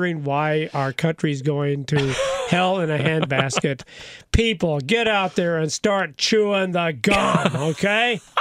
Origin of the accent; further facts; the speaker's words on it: United States; There are so many things that I grew up with that were part of being an American.